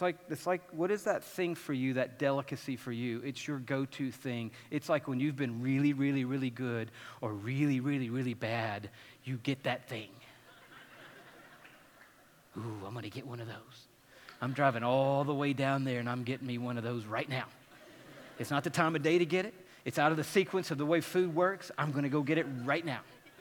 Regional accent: Georgia, United States; as a boy growing up in Georgia

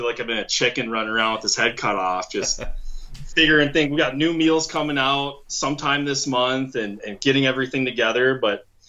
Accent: Michigan, United States; moved away as an adult; My dad and I, so I come from Michigan, moved out here in 2008, spent a year going to school, went back to Michigan, graduated in the UP.

